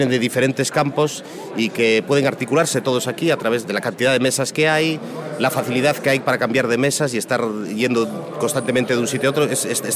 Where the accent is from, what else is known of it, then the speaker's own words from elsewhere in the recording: Asturias, Spain; now in Catalonia, Spain; y yo soy del norte de España, de Asturias. Pero ahora mismo vivo en Cataluña, a pesar de estar vinculado a la Universidad de Madrid.